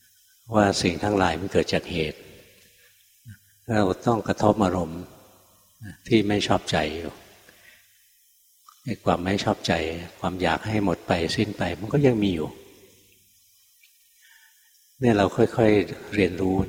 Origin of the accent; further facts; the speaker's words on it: Nonthaburi, Thailand; also born or lived in Bangkok; ที่จริงอยากบวชกับหลวงพ่อพุทธทาสแต่ท่านอยู่ไกลเราคนเมืองนนท์คนกรุงเทพนะมีวัดที่สอนแบบเดียวกันคือวัดชนประทาน